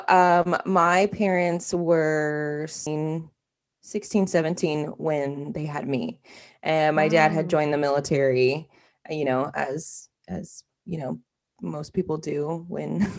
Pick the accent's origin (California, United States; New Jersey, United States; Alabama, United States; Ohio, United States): California, United States; also born or lived in Covina; But I was born in 94 in Covina, California, to Southern California, right outside of LA. And then I kind of grew up like my teenage years